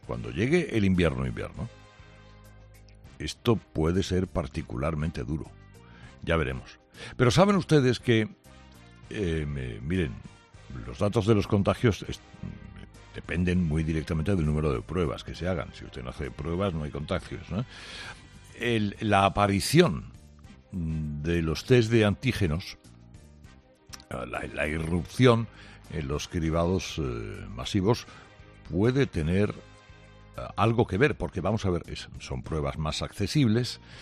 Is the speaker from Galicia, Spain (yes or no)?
no; Andalusia, Spain; Los únicos que bajan contagios y además ocupación hospitalaria prácticamente somos los andaluces.